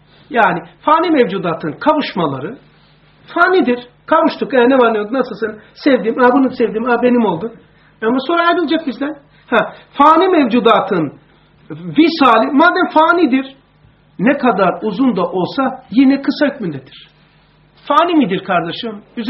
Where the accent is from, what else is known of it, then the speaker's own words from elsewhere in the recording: Black Sea Region, Turkey; born there; Daha yeni geldim bir şeyden. Karadeniz, doğduğum yerden, evin oralarda.